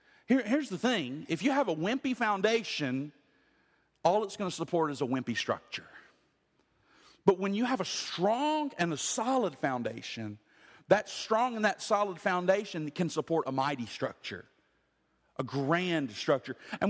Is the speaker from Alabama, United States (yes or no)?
yes; Alabama, United States; Where I grew up in Lower Alabama, if you dug down to put a foundation, if you dug down very far, it's called a swimming pool.